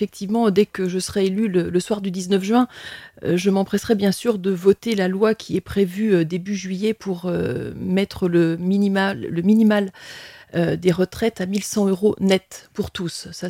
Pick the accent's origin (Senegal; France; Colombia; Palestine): France; Bourgogne-Franche-Comté; je suis née et j'ai grandi en Bresse. C'est un territoire que j'aime profondément